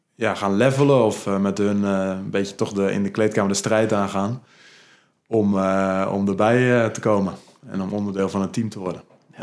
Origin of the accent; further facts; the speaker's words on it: North Holland, Netherlands; Dus vanuit mijn ouders en de omgeving waar ik ben opgegroeid, dat West-Friesland, dat staat voor nuchterheid.